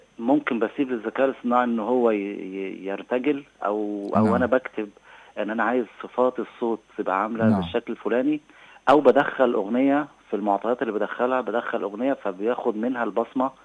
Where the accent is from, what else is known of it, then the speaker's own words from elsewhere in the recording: Egypt; born there; also born or lived in Russia; انا اتولدت في مصر